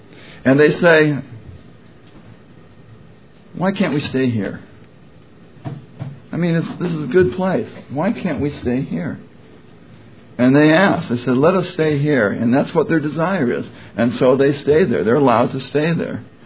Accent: Virginia, United States; I'm from Virginia. We chew.

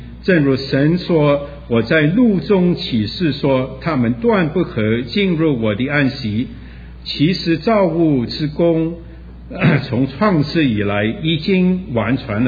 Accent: Hong Kong; first language Cantonese; Chinese is a second language; moved away; 后来我们一家，我两岁的时候我们就搬到香港了。

